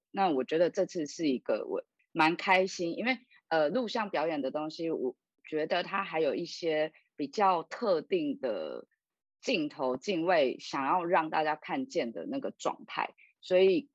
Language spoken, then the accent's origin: Chinese; Taiwan; 比方说我是台湾的长大的孩子